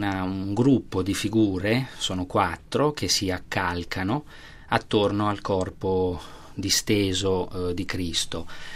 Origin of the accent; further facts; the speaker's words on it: Sansepolcro, Tuscany, Italy; also born or lived in Città di Castello; io sono nato a Città di Castello, in realtà a ragioni diciamo ospedaliere e sempre vissuto a Sansepolcro, e quindi è il confine tra la Toscana orientale e l'Umbria.